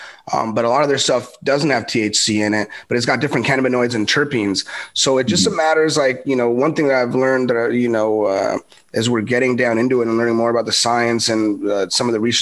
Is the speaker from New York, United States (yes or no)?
no; California, United States; Cause we're from SoCal. We have a different kind of idea, you know, we're a little bit more exposed to cannabis